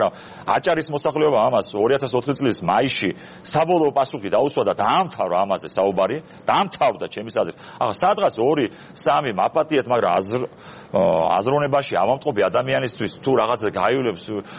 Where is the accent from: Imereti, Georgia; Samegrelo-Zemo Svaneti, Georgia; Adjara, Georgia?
Adjara, Georgia; Batumi; born there; მე კუთხურობით რო ვისაუბროთ არ ვარ აჭარელი რაჭველი ვარ წარმოშობით მაგრამ ბათუმში მე დაბადებული მამაჩემი ბაბუაჩემი ჩემი დიდბაბუა საუკუნეების წინ საუკუნენახევრის წინ ჩამოსული ბათუმში